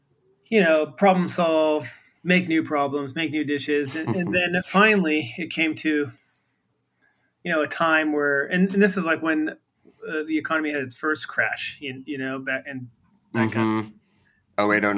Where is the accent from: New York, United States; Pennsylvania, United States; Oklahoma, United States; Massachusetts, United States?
Massachusetts, United States; Boston; also born or lived in San Diego; I mean, I'm from Boston, so.